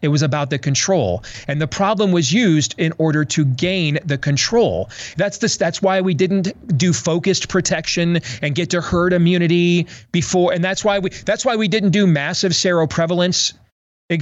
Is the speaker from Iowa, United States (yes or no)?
yes; Iowa, United States; let's assume that states could not do what my home state of Iowa did 20 years ago